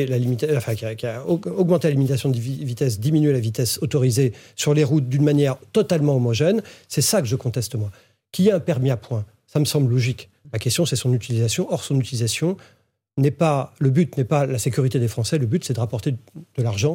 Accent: Orléans, Centre-Val de Loire, France; born there; moi, je suis né à Orléans

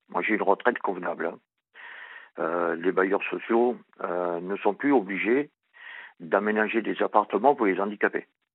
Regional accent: Réunion; Moi, je suis un réunionnais, mais blanc, tout blanc.

